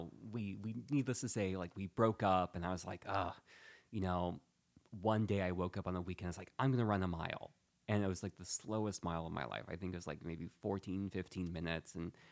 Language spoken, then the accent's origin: English; Modesto, California, United States; So I'm from Modesto. I grew up on a dairy farm, so I went to Davis.